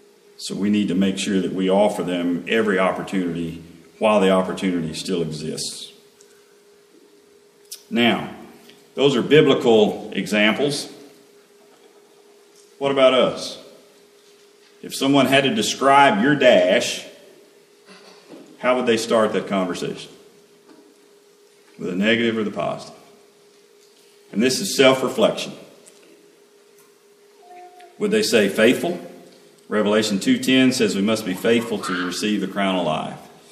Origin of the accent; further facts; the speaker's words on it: Tennessee, United States; accent: Tennessee; My Tennessee accent comes out when I say that word.